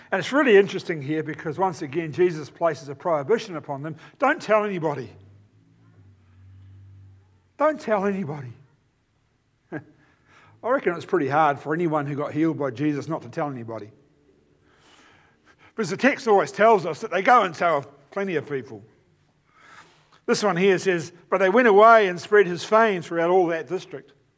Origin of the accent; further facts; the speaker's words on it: New Zealand; Now, being a New Zealander, we study sheep.